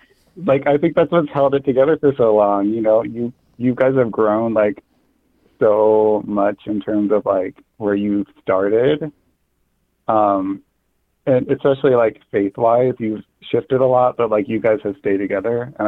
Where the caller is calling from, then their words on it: Indiana, United States; I'm calling from the, great state of Indiana.